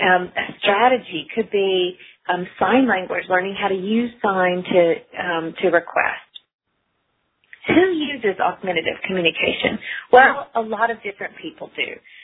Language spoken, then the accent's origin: English; the South, United States; It could also mean Coke, which in the South we call all sodas Coke, and so we're from the South and that's what he learned